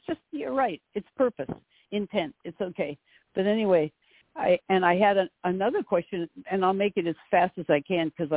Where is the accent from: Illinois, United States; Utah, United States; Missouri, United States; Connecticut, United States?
Connecticut, United States; North Haven; his book happens to have been published in a town right next to my hometown, North Haven, Connecticut.